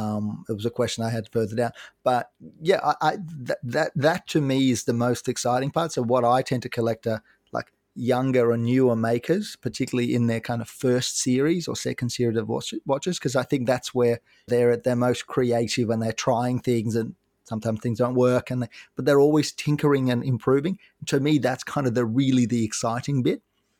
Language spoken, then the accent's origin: English; Ukraine; now in Melbourne, Australia; I mean, my background, I'm from Ukraine originally.